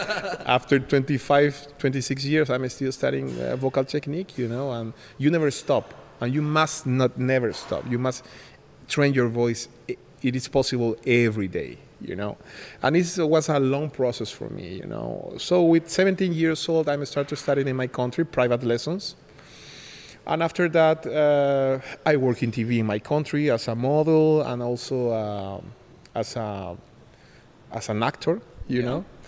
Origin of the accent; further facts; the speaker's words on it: Lima, Peru; born there; English is a second language; I was born in Lima, Peru, South America. I came from a European family, but we cultivate art in my family. You know, my mom is a painter. Very, very knowing in Peru.